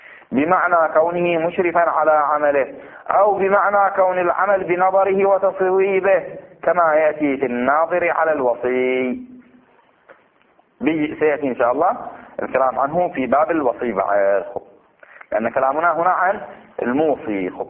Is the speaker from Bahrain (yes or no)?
yes; Abu Saiba, Northern Governorate, Bahrain; ودفن في قريتنا قرية أبو صيبع، ولا زال قبره موجود.